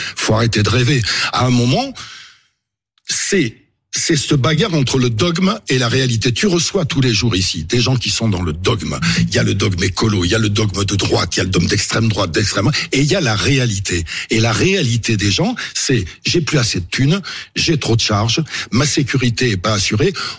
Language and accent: French; Nouvelle-Aquitaine, France; born there